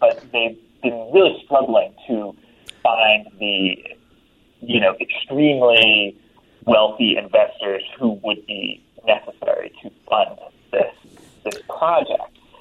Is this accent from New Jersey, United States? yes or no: yes; New Jersey, United States; I grew up in New Jersey, and I remember when all this was happening at the time, and it was an enormous scandal.